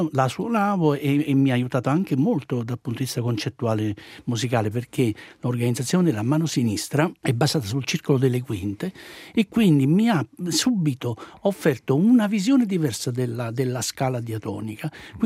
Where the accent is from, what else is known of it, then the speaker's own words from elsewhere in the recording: Naples, Campania, Italy; io sono napoletano